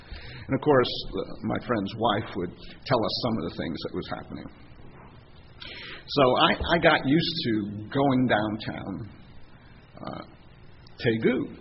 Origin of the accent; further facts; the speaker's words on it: United States; because they see I'm an American, I'm supposed to have more money